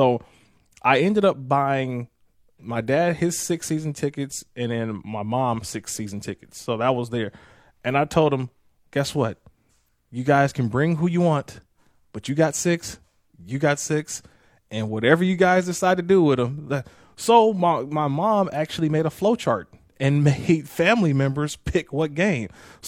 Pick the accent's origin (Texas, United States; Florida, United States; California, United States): California, United States; because I grew up in the Bay Area, I think of Romo for his years in Denver